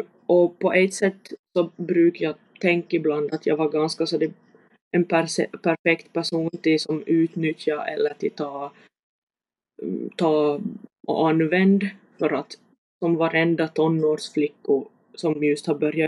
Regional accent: Nykarleby, Ostrobothnia, Finland; accent: Nykarleby dialect; now in Vaasa, Finland; och jag är hem från Nykobi. Jag hade tänkt om jag skulle försöka prata någon sorts högsvensk, men jag är jättedålig på det.

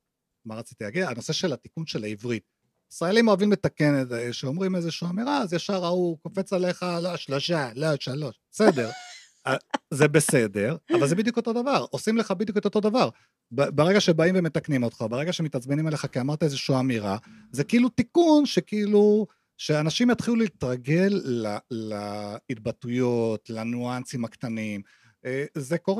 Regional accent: Mexico; Hebrew is a second language; moved away as an adult; now in Israel

